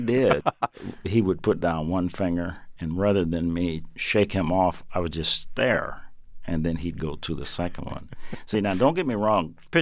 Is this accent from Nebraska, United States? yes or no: yes; Omaha, Nebraska, United States; He came from Memphis, Tennessee. I was from Omaha, Nebraska.